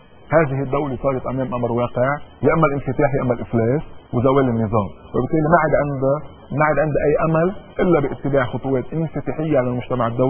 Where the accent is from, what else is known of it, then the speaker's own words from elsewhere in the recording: Lebanon; انا هذا السلاح انا مزعوج منه كلبناني.